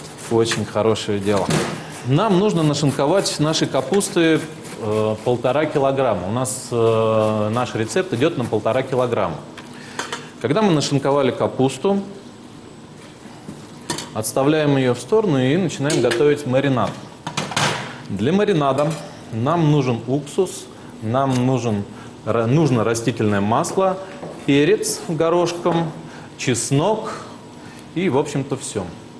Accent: Moscow, Russia; Живу здесь недалеко, я родился и вырос на Перервинской земле, можно сказать. Здесь вот буквально недалеко от монастыря

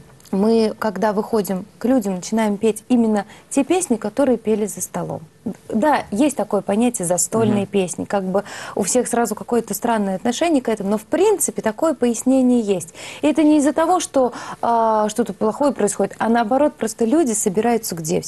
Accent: Penza Oblast, Russia; так как я из Пензенской области, конечно, мне звучали более своего региона

